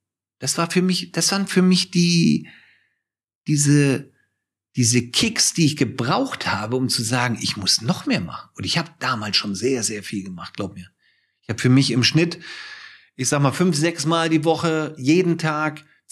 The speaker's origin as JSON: {"language": "German", "region": "Hamburg", "country": "Germany", "tie": "born there"}